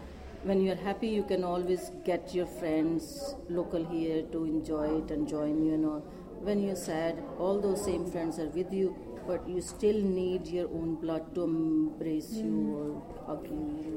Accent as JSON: {"language": "English", "country": "India", "said": "especially being Indian girl, it's not a life to live alone with a child, to raise the child, all this."}